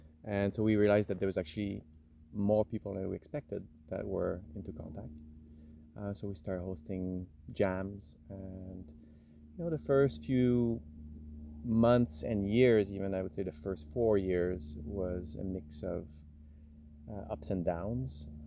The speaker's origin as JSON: {"language": "English", "region": "Quebec", "country": "Canada", "lives_now": "Salt Spring, Canada", "said": "I'm from Quebec originally, and I've been on the West Coast for about 20 years, living on Salt Spring for 10 years."}